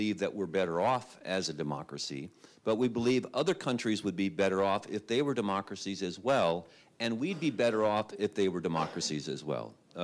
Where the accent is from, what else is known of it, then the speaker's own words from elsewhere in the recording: United States; And so it's really important for me as an American to be proud of our system of government.